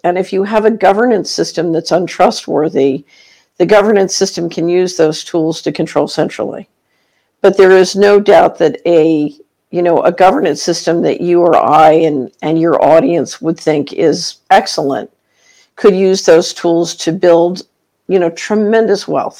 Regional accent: Philadelphia, Pennsylvania, United States; in the neighborhood I grew up in Philadelphia, they used to call it the beatdown.

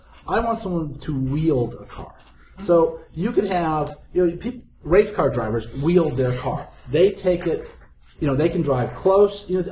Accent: Chicago, Illinois, United States; you know, I grew up in Chicago

